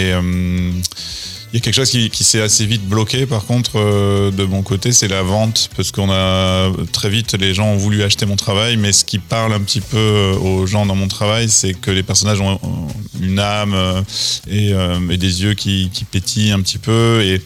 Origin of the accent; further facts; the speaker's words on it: Marambat, Occitanie, France; also born or lived in Auch; Et j'ai grandi à la campagne près de Vic-Fezensac, à Marambat